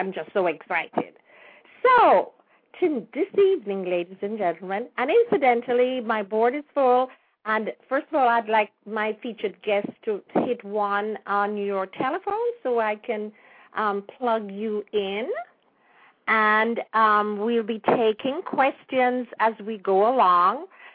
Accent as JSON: {"language": "English", "country": "Jamaica", "tie": "born or raised there", "moved": "yes", "lives_now": "United States", "said": "although I was born in Kingston, which we considered the city, I'm really a country girl. I even live in the country here in the South, surrounded by trees."}